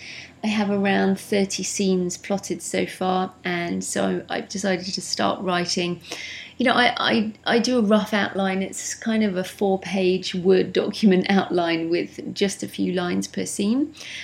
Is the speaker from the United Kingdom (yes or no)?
yes; United Kingdom; now in Australia; You know, I am British, I'm a British writer. Recently I've kind of been a bit upset about being labelled an Australian writer